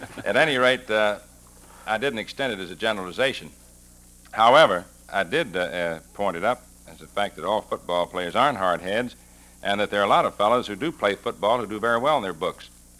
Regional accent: Alabama, United States; I confess that my experience is limited to a section of the South, born and raised in Alabama.

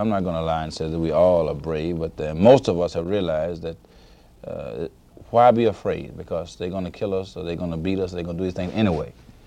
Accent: Mississippi, United States; I was born and reared in Mississippi, and I never like to come north

